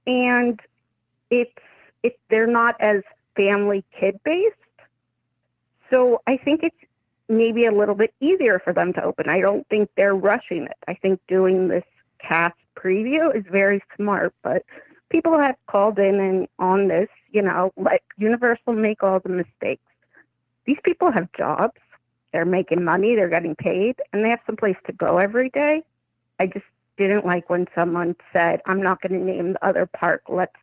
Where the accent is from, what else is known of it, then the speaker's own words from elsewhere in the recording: New York City, New York, United States; Yeah. I'm from New York City.